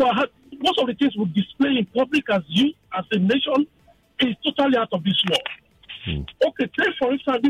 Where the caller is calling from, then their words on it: Lekki, Lagos, Nigeria; I'm calling from Lekki.